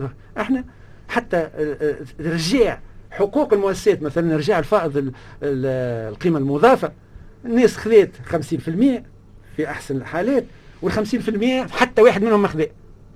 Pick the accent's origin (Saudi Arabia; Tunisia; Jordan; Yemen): Tunisia; انا تونسي